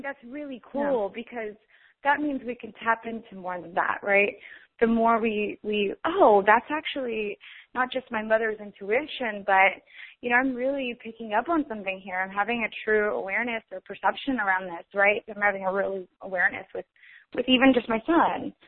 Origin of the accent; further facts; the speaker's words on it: Texas, United States; I have the belief because I grew up in Texas, where you are